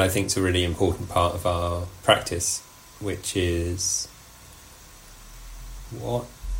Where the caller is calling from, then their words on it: South West England, United Kingdom; I'm tuning in from Dorset in the southwest of the UK